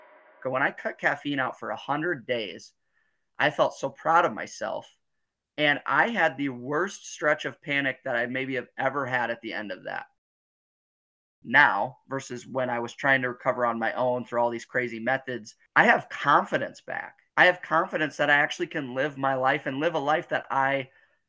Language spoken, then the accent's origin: English; Sioux City, Iowa, United States; I live in Iowa in the Midwest of the United States. Just a good old Midwestern boy, born and raised in Sioux City